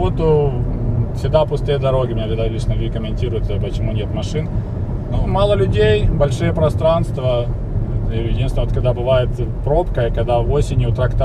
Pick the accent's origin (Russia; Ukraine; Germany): Ukraine; Chernihiv Oblast; now in United States; я вырос в деревне в Черниговской области на севере Украины, и там уже сосна, береза.